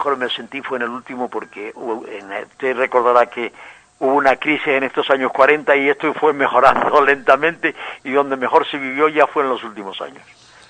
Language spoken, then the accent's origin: Spanish; Fuencaliente, Canary Islands, Spain; en Fuencaliente, que es mi pueblo natal.